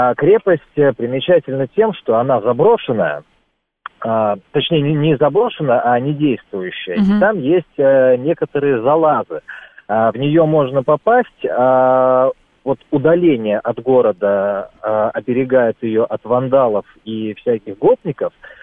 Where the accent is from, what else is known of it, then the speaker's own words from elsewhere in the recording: Saint Petersburg, Russia; и внезапно я петербуржец.